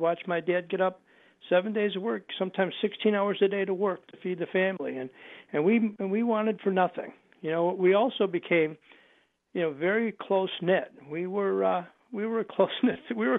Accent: Buffalo, New York, United States; I grew up in Buffalo, so we're Buffalo Bills fans.

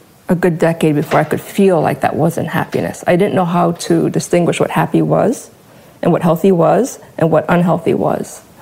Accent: Honolulu, Hawaii, United States; In Honolulu, Hawaii.

